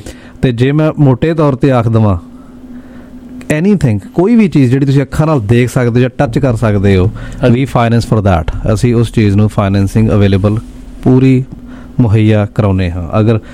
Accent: Punjab, India; ਮੈਂ ਵੀ ਪੂਰੀ ਕੋਸ਼ਿਸ਼ ਕਰ ਰਿਹਾ ਕਿ ਮੈਂ 100% 100% ਪੰਜਾਬੀ ਵਿੱਚ ਗੱਲ ਕਰਾਂ, ਜਿਵੇਂ ਕਿ ਮੈਂ ਪੰਜਾਬ ਤੋਂ ਹਾਂ ਜ਼ਰੂਰ ਡੈਫੀਨੇਟਲੀ

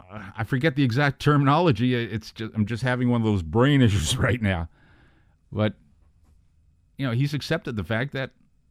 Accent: Boston, Massachusetts, United States; Yes, I was born in Boston, spent part of my childhood there, and back then they were known as the Boston Patriots

